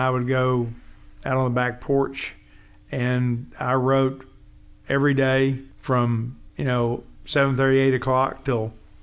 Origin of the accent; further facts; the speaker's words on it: Richardson, Texas, United States; I grew up in the area. I grew up in Richardson.